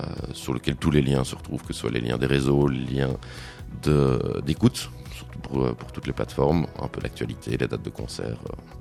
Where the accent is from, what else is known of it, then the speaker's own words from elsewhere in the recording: Louvain-la-Neuve, Wallonia, Belgium; On est originaire de Louvain-la-Neuve.